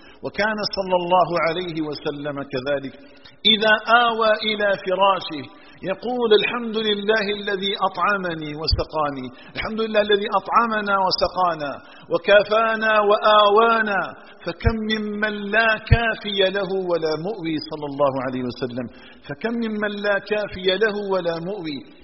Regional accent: Algeria; بلدنا الجزائر

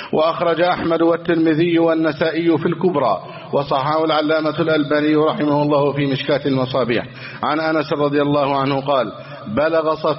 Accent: Egypt; اللهم احفظ بلدنا مصر، اللهم احفظ مصر سخاء رخاء

